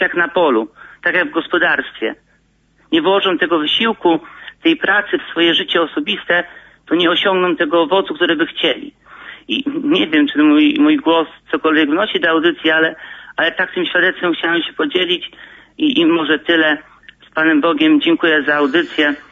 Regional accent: Bydgoszcz, Kuyavian-Pomeranian Voivodeship, Poland; Ja sam pochodzę z miasta, z Bydgoszczy. Tam się urodziłem, wychowałem. Moi rodzice pochodzą ze wsi.

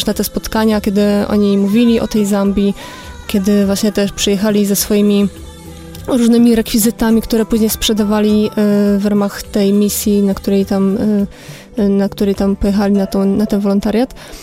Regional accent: Toruń, Kuyavian-Pomeranian Voivodeship, Poland; jestem z Torunia, że się udzielam w duszpasterstwie.

